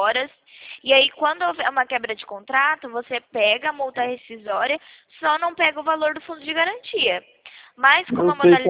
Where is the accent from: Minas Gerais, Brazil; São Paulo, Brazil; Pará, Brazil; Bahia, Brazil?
São Paulo, Brazil; São Carlos; Não, a gente é daqui de São Carlos, a gente é do interior mesmo, de São Paulo.